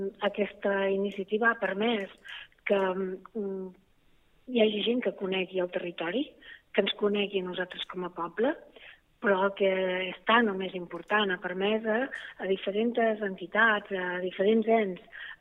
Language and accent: Catalan; Corçà, Catalonia, Spain; jo he nascut a Cursà i he viscut sempre a Cursà.